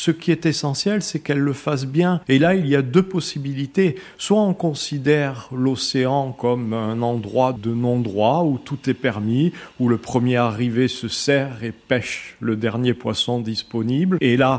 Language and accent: French; Monaco; Je suis originaire de Monaco et la mer Méditerranée était ma mère patrie en quelque sorte